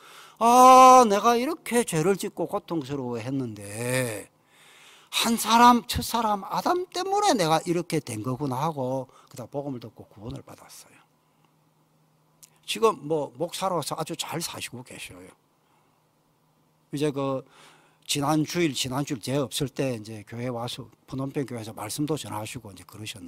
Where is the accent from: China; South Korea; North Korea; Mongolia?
South Korea; Namhae, South Gyeongsang; 내 고향이 남해인데